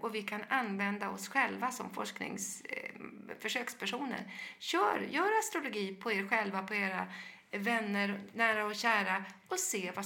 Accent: Kiruna, Norrbotten County, Sweden; born there; för jag är född i Kiruna

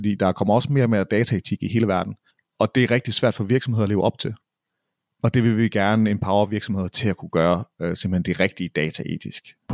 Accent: Jutland, Denmark; Dermed sagt, så er jeg også jyde og kan godt lide at tjene penge

